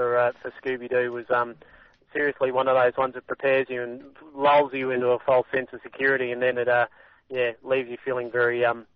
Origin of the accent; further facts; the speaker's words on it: Mount Gambier, South Australia, Australia; I'm from Mount Gambier originally in South Australia